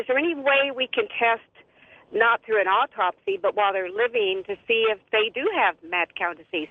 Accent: Mesa, Arizona, United States; I'm from Mesa, Arizona.

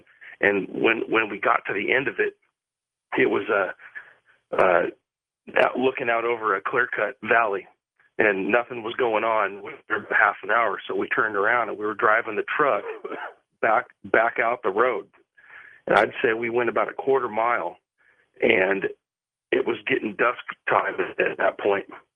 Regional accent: Oregon, United States; I'm from Oregon, and I was bow hunting with a buddy of mine out south of Hood River, south of Mount Hood area in the Cascade Range.

